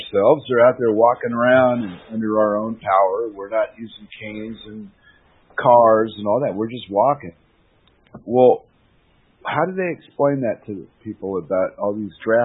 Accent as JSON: {"language": "English", "country": "United States", "said": "because I'm the American here."}